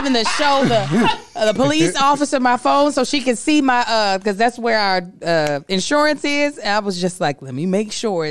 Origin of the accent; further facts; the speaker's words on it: the South, United States; I'm from the South and I'd have made you some.